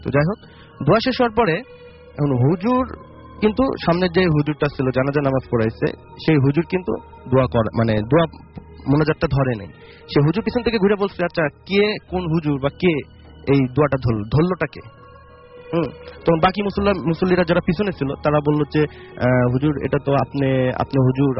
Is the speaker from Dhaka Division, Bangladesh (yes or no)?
no; Pabna, Rajshahi Division, Bangladesh; তো আমি যে গল্পটা বলবো এটা আমার এলাকার চাকমোহর পাবনার